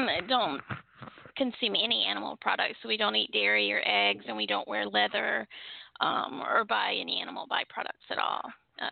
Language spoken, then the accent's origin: English; Saraland, Alabama, United States; also born or lived in Mobile / New York City / Los Angeles; And I was born in Mobile, Alabama. And I grew up in the smaller town of Saraland, Alabama. Then I went to college in New York City. And then I spent most of my adulthood in Los Angeles.